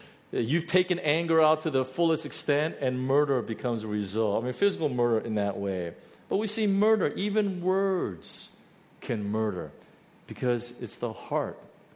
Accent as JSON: {"language": "English", "country": "United States", "tie": "born or raised there", "said": "Because when I was growing up in the United States, I was told that the most respectful thing you can do is give people eye contact."}